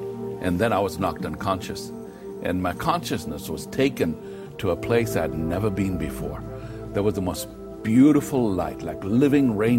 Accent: Kenya; born there; I was born in Kenya, Africa, of Hindu parents, and could trace back my ancestry by name about 900 years back.

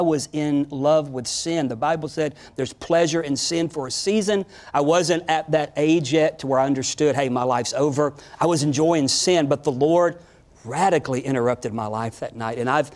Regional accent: Pensacola, Florida, United States; And Pensacola is my hometown, so I was intrigued with it already.

